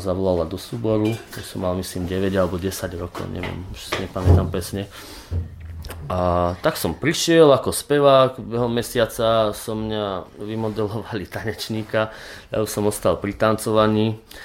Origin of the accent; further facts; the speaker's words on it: Jasenica, Trenčín Region, Slovakia; začal v základnej škole v Jasenici pri Považskej Bystrici, vlastne odkiaľ pochádzam, kde aj bývame aj teraz spolu.